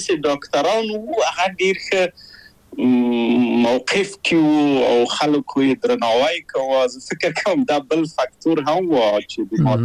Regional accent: Kabul, Afghanistan; moved away; also born or lived in Czechoslovakia; زه له کابله په یو دولتي بورس چکسلواکیا ته راغلم.

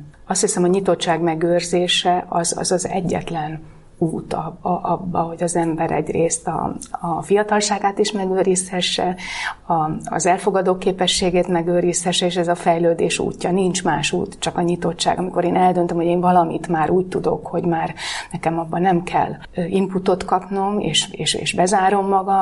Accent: Sopron, Győr-Moson-Sopron, Hungary; Én soproni származású vagyok, illetve Csapodi, és aztán Sopronban gyerekeskedtem, meg ott jártam iskolába.

